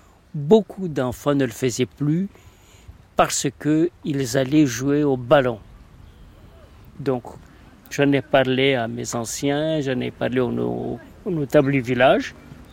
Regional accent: Chikoni, Mayotte; J'ai bientôt 65 ans. Je suis né à Chikoni, là où on est.

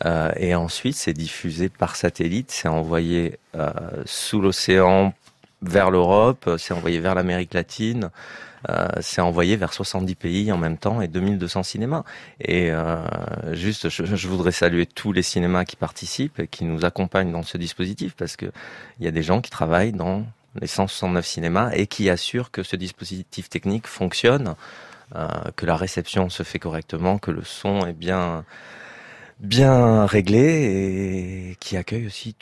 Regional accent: Tarbes, Occitanie, France; Même dans ma ville natale, à Tarbes

